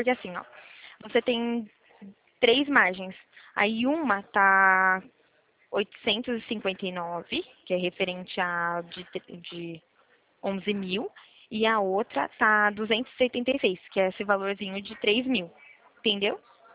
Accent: Limeira, São Paulo, Brazil; eu sou de Limeira aqui, né? De Limeira, no interior de São Paulo.

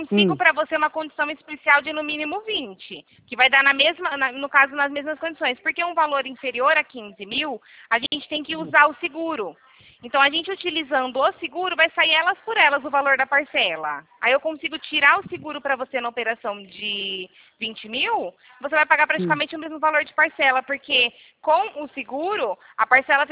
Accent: São Paulo, Brazil; Eu sou do interior de São Paulo.

